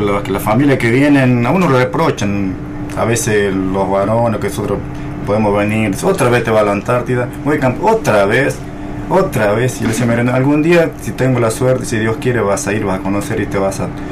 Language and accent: Spanish; Cambuco, Salta, Argentina; born there; Nací en la provincia de Salta, ya cerca del límite de la frontera, le dicen las rayas